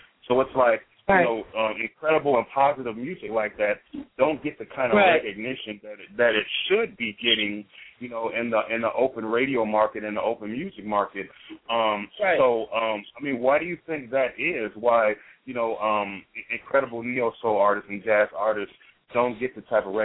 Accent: Chicago, Illinois, United States; now in Arizona, United States; Now, I live in Arizona, but I'm from Chicago, so a Chicagoan know all about real house music.

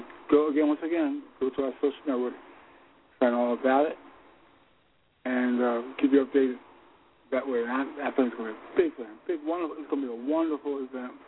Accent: Philadelphia, Pennsylvania, United States; This is a social event of the year in Philadelphia. I've experienced it myself in my hometown.

